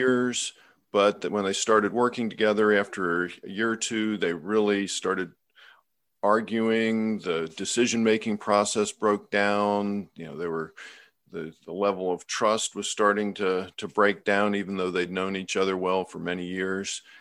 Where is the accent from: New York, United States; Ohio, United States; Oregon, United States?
Ohio, United States; Cincinnati; he was from my hometown of Cincinnati.